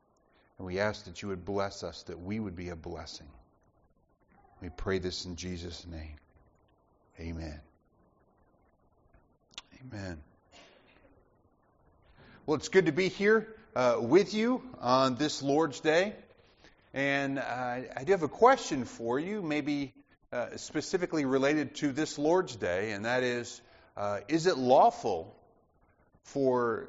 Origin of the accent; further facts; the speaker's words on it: Dothan, Alabama, United States; my father was a deputy sheriff growing up in Dothan, Alabama.